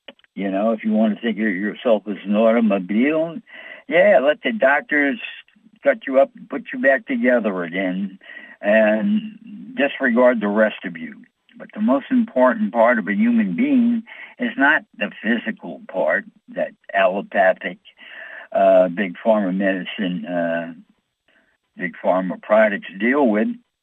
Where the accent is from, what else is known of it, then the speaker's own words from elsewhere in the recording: New York, United States; I'm from New York, and we have a lot of shows on New York, old New York and stuff like that.